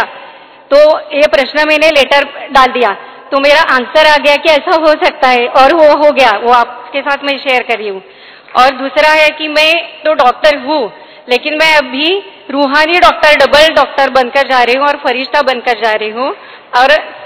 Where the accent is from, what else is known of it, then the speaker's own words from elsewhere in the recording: Pune, Maharashtra, India; पूना से आई हूँ।